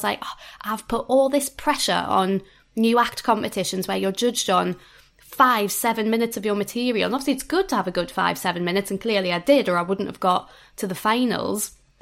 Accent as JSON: {"language": "English", "town": "Newcastle", "region": "North East England", "country": "United Kingdom", "said": "I am from Newcastle"}